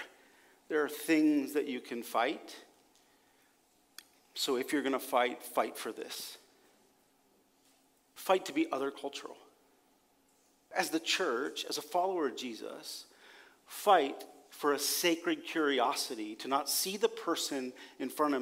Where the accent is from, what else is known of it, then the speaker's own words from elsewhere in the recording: Pennsylvania, United States; moved away as an adult; also born or lived in Texas; now in Mexico City, Mexico; I grew up in Pennsylvania and in a very, like, sort of small world and had traveled a bit and moved around and, you know, lived in Texas for a while and then was back in Pennsylvania and then ended up in Mexico City with my wife.